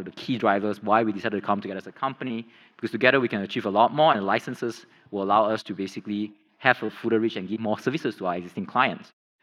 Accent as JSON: {"language": "English", "country": "Singapore", "tie": "born or raised there", "said": "I'm a Singaporean. I was born and raised here, spent time overseas."}